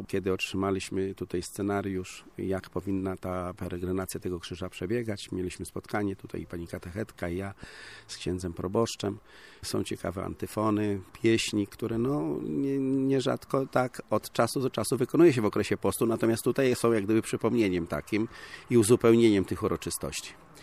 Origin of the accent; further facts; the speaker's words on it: Sitaniec, Lublin Voivodeship, Poland; ja pochodzę w ogóle z Sitańca, więc z sąsiedniej parafii, a mieszkam też w Sitańcu